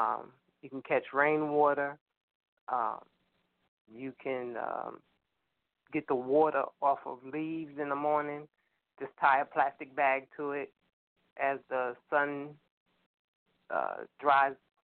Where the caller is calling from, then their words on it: Brooklyn, New York, United States; from 7C Brooklyn, New York.